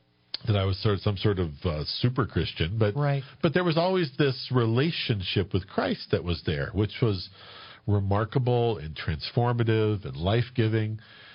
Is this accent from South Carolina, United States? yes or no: no; Paw Paw, Michigan, United States; I was raised in Paw, Michigan, little town just to the west of Kalamazoo.